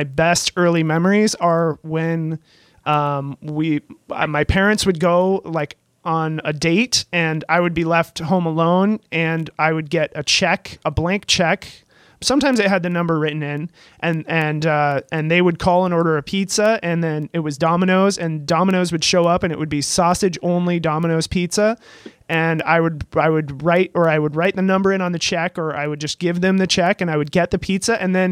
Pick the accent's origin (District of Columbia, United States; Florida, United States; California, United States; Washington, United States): Washington, United States; Seattle; not where I grew up in Seattle, where it's kind of like pizza is just this thing